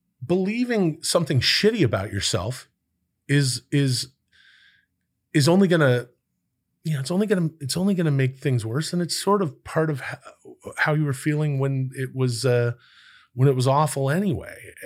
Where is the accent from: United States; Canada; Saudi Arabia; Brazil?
Canada; British Columbia; I'm from British Columbia